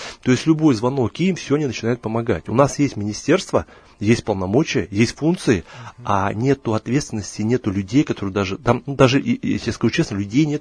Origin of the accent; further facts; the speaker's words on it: Far East, Russia; я с Дальнего Востока, Илья, я знаю, что такое рыба Камчатского края.